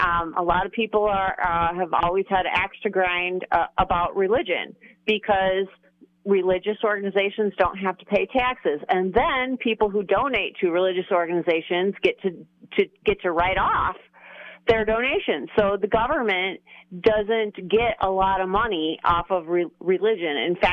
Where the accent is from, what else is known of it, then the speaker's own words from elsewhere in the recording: Chicago, Illinois, United States; Well, I'm originally from Chicago area, so...